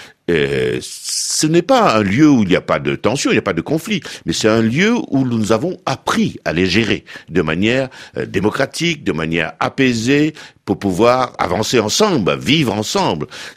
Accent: Mauritius; J'étais ministre de l'Industrie et je reviens d'un pays où, à un moment donné, nous avons eu tellement de succès que nous avons tué les conditions du succès. Nous avons employé toute la main-d'œuvre au point que Maurice, aujourd'hui, importe de la main-d'œuvre

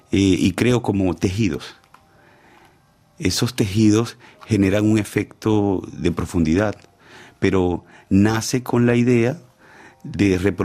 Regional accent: Venezuela; Me pareció muy interesante que como venezolano poder aprender mucho más de la historia de mi continente en el Louvre que en Venezuela.

